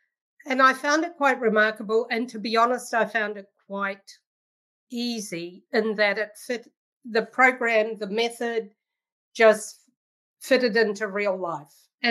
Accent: New Zealand; now in Canada; I've got a funny accent because I'm a Kiwi. I'm a New Zealander

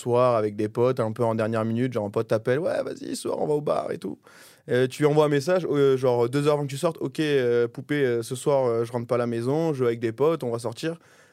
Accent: Provence-Alpes-Côte d'Azur, France; Alors, je suis originaire de la Provence, donc j'adore l'huile d'olive.

